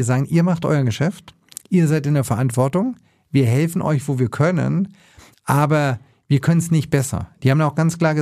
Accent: Southern Germany, Germany; ich komme selber aus Süddeutschland.

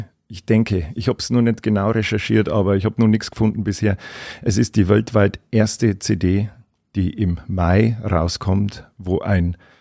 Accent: Troglau, Bavaria, Germany; Wir sind ja alle aus der Gegend Troglau, Kastel. Wir sind ja ein Oberpfälzer Podcast

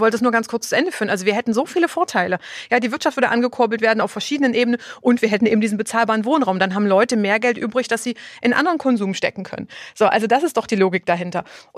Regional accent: Saxony-Anhalt, Germany; das ist jetzt auch gerade da, wo ich herkomme, in Sachsen-Anhalt ein Riesenthema

